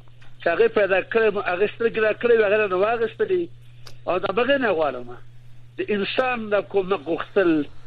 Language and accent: Pashto; Afghanistan; زه افغان یم